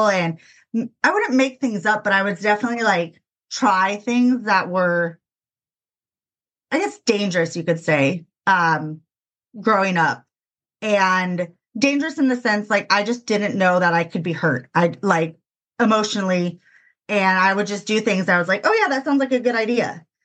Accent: California, United States; Yeah, so I grew up in California, still there, or here, whatever you want to call it.

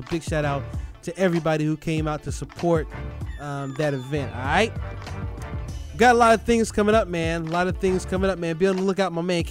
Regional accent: Durham, North Carolina, United States; He's going to be in my hometown, Durham, North Carolina, this weekend, May 18th

